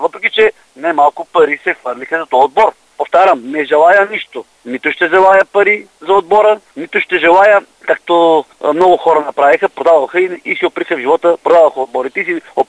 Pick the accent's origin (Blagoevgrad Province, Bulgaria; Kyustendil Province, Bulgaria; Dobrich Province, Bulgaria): Kyustendil Province, Bulgaria; Kyustendil; аз съм кюстендилец, отбора ми е в сърцето